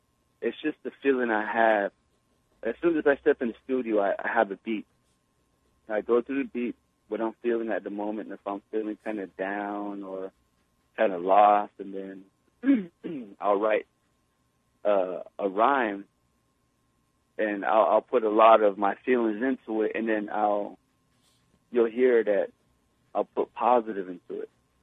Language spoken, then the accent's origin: English; Arizona, United States; an independent hip-hop artist out of Arizona. I am coming from the Navajo people, the Diné, also the Lummi tribe from Washington State, Northwest tribe.